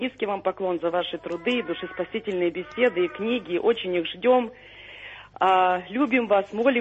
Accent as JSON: {"language": "Russian", "region": "Kyiv", "country": "Ukraine", "said": "Я сама киевлянка."}